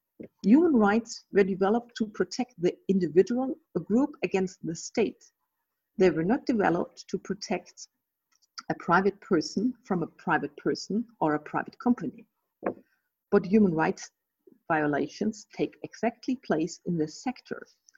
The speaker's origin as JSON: {"language": "English", "country": "Germany", "second_language": "English", "said": "My home country, Germany, has an intensive history in exporting military and surveillance goods to Saudi Arabia."}